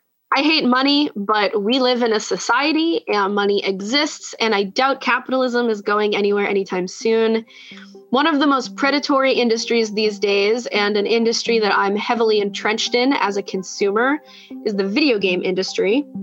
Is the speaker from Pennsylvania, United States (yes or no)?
yes; Philadelphia, Pennsylvania, United States